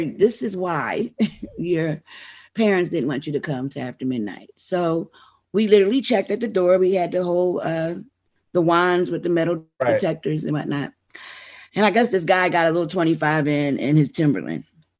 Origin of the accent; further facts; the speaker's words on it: Philadelphia, Pennsylvania, United States; Like, you can clearly see it's not because I'm from Philly.